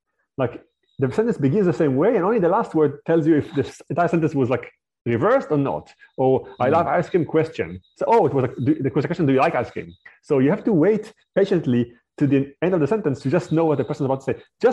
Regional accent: Israel; first language fr; English is a second language; even though my mother tongue is French, the language I spoke most of my life was Hebrew. I was raised in Israel.

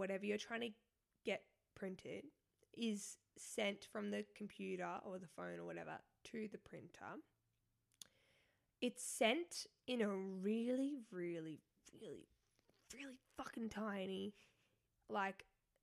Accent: Australia; Because I'm Australian.

